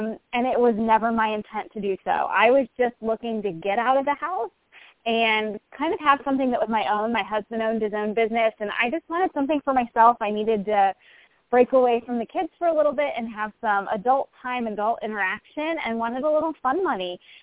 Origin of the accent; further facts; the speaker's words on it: Ohio, United States; I am from Ohio, so I'm a Midwest girl.